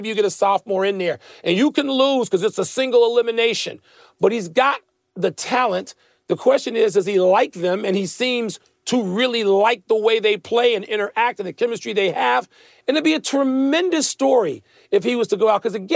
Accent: Chicago, Illinois, United States; as a person who has followed him as a Chicagoan

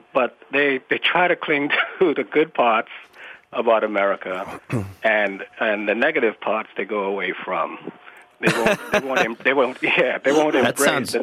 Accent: Trinidad & Tobago; now in United States; I came here in 1969 from Trinidad, West Indies. And I went through a shock, you know, and the shock was while I was in school, the African-American kids didn't welcome us, and we always had trouble with them.

